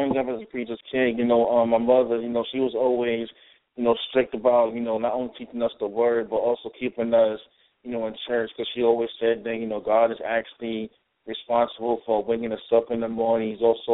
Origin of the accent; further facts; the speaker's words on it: New York City, New York, United States; born there; Well, I was born in New York City on February the 10th, 1976